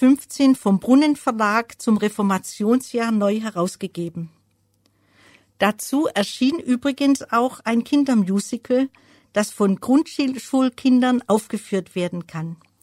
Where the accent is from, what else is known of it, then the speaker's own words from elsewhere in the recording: Urbach, Baden-Württemberg, Germany; Mein Geburtsort Urbach, der hier praktisch in der Nähe liegt